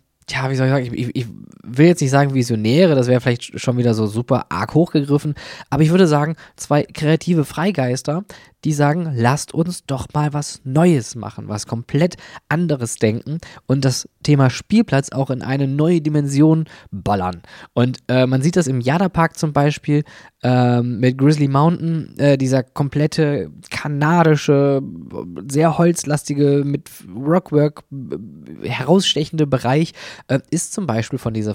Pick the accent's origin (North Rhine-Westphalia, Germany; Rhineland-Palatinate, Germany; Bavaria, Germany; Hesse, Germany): North Rhine-Westphalia, Germany; Oberhausen; Also ich bin am Rande der Stadt Oberhausen aufgewachsen, direkt an der Stadtgrenze Duisburg. Und da war wirklich nicht viel.